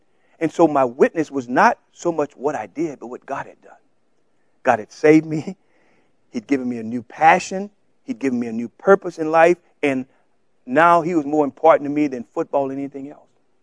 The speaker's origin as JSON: {"language": "English", "region": "Louisiana", "country": "United States", "said": "In Buffalo, I'm from Louisiana."}